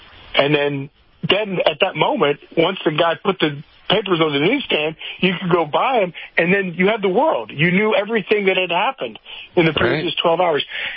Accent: Chatham, Virginia, United States; But yeah, so I grew up here in Chatham, Virginia. My family's been here forever.

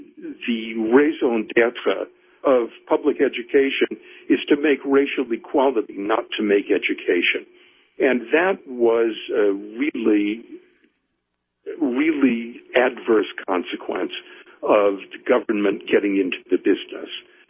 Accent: New York, United States; And, you know, and I'm a New Yorker, so I'm watching the crime epidemic

